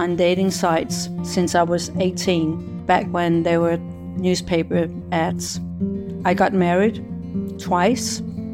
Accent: Copenhagen, Capital Region of Denmark, Denmark; because I'm from Copenhagen, Denmark

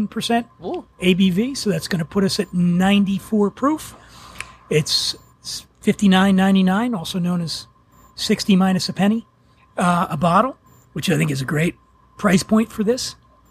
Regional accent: Philadelphia, Pennsylvania, United States; I grew up rough in Philly.

